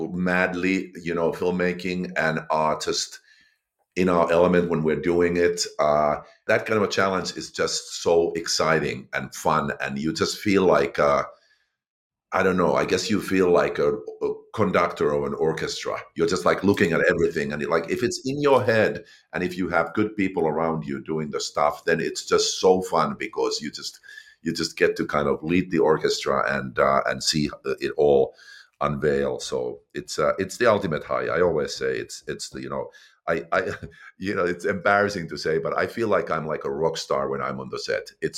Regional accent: Finland; English is a second language; I grew up in Finland

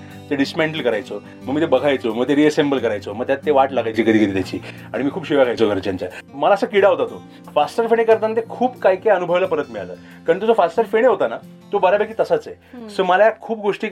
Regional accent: Pune, Maharashtra, India; शिवाजीनगरला आमचा बंगला होता, विश्वास बंगलो आजोबांच्या नावाने ते तो बंगला त्यांनी बांधला होता 1960 साली. आणि माझा जन्म तिथे झाला, माझ्या वडिलांचा बालपण तिथे गेलं आणि माझा वाटतं 28 वयापर्यंत मी तिकडे राहत होतो.

